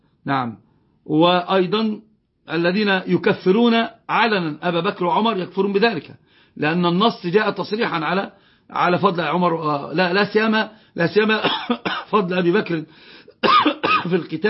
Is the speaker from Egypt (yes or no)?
yes; Egypt; ونهيك أيضا على مسألة البدع التي اشتهرت عندنا في مصر